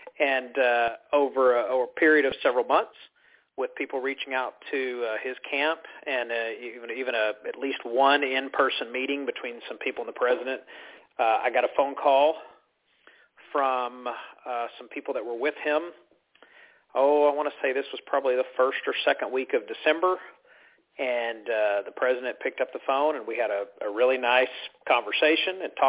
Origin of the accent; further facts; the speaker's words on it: Farmers Branch, Texas, United States; I was born and raised in Farmers Branch, where I was a mayor and city councilman there.